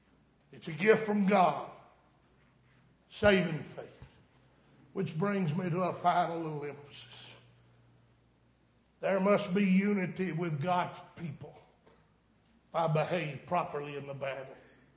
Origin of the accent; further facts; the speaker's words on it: Saluda, United States; When my wife and I and our oldest child, who was only a year old, moved back to my hometown of Saluda.